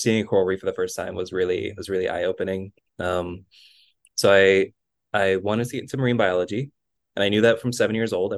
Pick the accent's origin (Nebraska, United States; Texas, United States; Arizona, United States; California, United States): Arizona, United States; Tucson; And growing up in Tucson, it was always 100 plus degrees, and we never wanted to go outside.